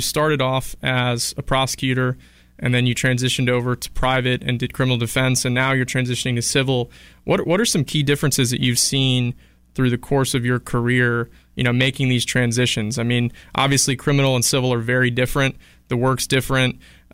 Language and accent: English; Ocala, Florida, United States; also born or lived in Gainesville; I was born in Gainesville, but grew up in Ocala, and Ocala holds a special place in my heart for sure. I spent, you know, my entire time growing up there, and it's a great town.